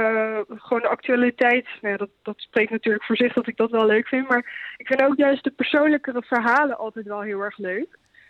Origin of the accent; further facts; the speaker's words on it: Amersfoort, Utrecht, Netherlands; now in Baarle-Nassau, Netherlands; Ik kom uit Amersfoort eigenlijk.